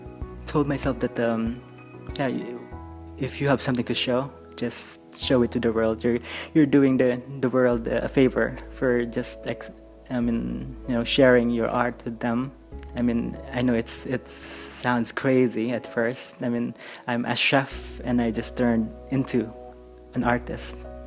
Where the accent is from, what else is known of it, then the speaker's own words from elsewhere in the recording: Philippines; I'm from the Philippines